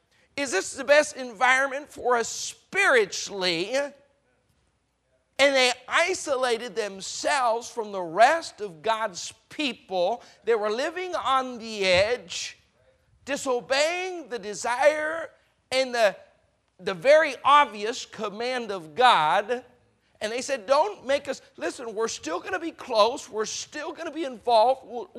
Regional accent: Colorado, United States; I remember growing up in Colorado, we had some friends with a farm.

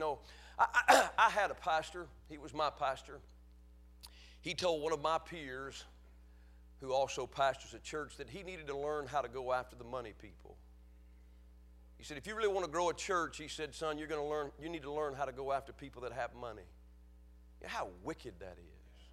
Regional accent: the South, United States; born there; I love the South. People make fun of the Bible Belt. I'm glad I was born in the Bible Belt.

